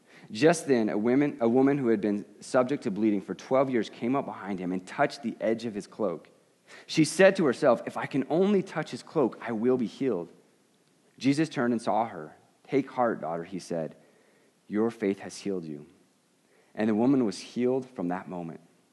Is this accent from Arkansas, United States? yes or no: no; Arizona, United States; I'm from Arizona. We don't know about the ocean.